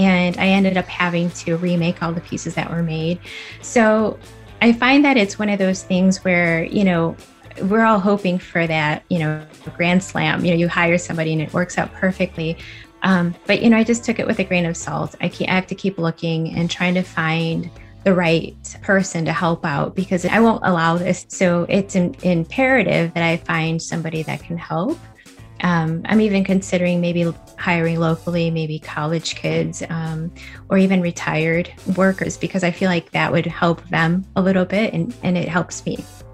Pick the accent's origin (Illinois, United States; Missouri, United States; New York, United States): Illinois, United States; West Chicago; I'm from West Chicago, Illinois.